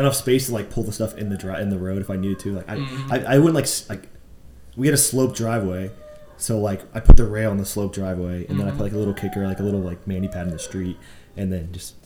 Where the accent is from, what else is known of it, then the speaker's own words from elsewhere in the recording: Bonita Springs, Florida, United States; So I was born in Fort Myers, but I like went to school in Naples, lived in Bonita pretty much my whole life.